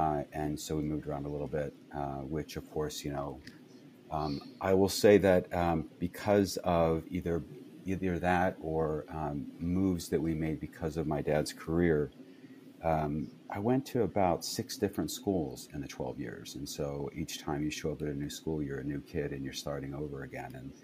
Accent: Maryland, United States; also born or lived in Indiana; Early on with my dad's family in Indiana, and then a little bit later on with my mom's family in Maryland.

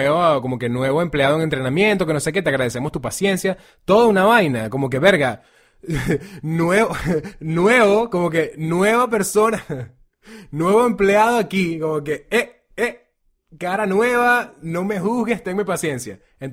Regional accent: Venezuela; ¿de dónde vienes? Y tú como que, no, bueno, Venezuela. It's like, oh, Minnesota.

